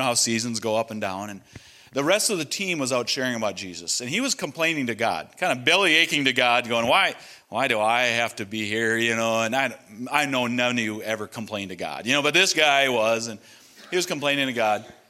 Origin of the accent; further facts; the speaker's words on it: United States; Where are you from? I'm from America.